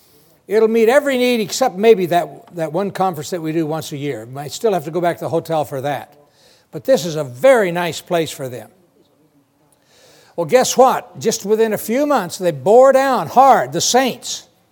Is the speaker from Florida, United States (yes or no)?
no; New Mexico, United States; I grew up in New Mexico, and it's kind of deserty there.